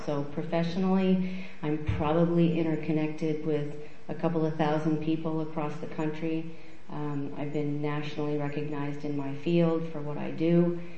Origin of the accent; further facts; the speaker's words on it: Colorado, United States; So I grew up in the Midwest, in Colorado, up in the mountains for the most part, thinking that that's really just how life is.